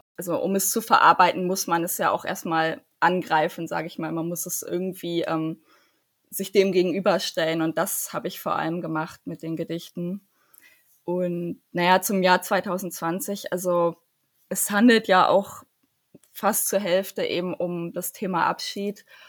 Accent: Germany; born there; first language German; Und ich bin ja nun mal auch gebürtige Deutsche und Deutsch ist meine Muttersprache

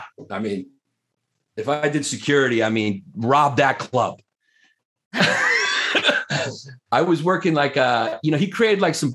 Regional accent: New York, United States; I'm from New York. I'm used to a really nice city. New Yorkers are arrogant.

